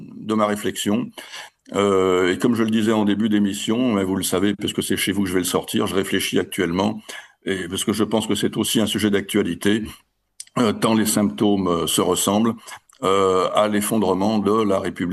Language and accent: French; Lyon, Auvergne-Rhône-Alpes, France; Bon, vous savez que je suis lyonnais.